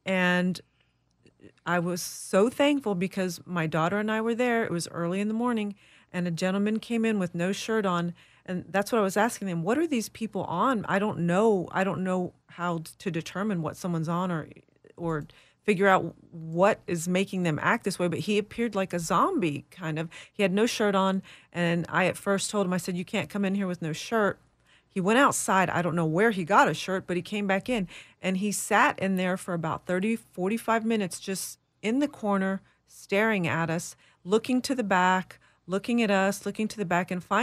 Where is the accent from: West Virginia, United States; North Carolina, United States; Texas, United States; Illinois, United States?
North Carolina, United States; I grew up in North Carolina.